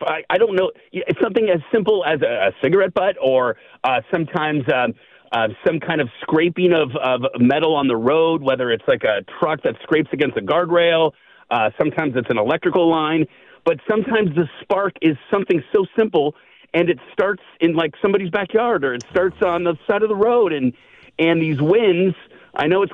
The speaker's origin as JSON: {"language": "English", "region": "California", "country": "United States", "said": "Yeah, I'm from Northern California"}